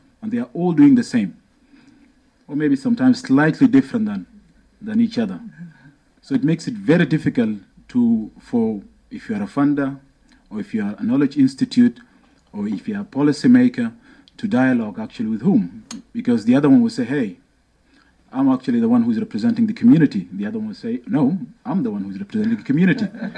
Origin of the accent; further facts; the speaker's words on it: South Sudan; So I used to call myself a Sudanese, but always saying that I'm from South Sudan within Sudan itself.